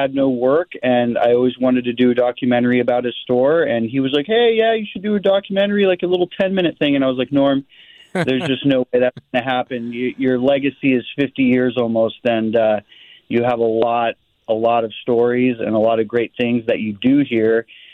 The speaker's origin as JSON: {"language": "English", "region": "California", "country": "United States", "tie": "born or raised there", "said": "It's always been in the Valley, and I grew up in the Valley. So I'm really excited that I got to do a documentary about the place I grew up"}